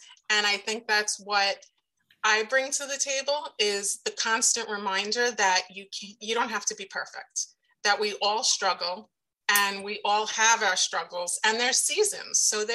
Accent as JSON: {"language": "English", "town": "Brooklyn", "region": "New York", "country": "United States", "accent": "Brooklyn", "said": "So I'm from Brooklyn, New York, and then I moved out to Long Island when I was about 18."}